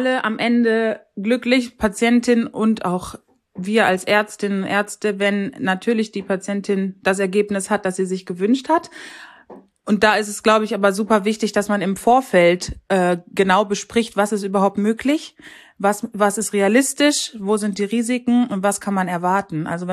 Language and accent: German; North Rhine-Westphalia, Germany; Wohne in Ostwestfalen und ja, das ist sozusagen meine Heimat, in die ich zurückgekehrt bin, nachdem ich lange im Rheinland war.